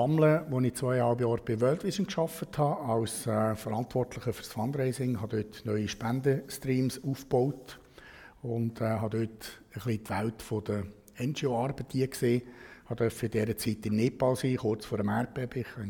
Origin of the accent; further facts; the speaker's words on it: Aargau, Switzerland; ich bin tatsächlich ein waschechter Aargauer. Ich bin aufgewachsen im Bezirk Zofingen mit drei Geschwistern. In einem christlich geprägten Elternhaus.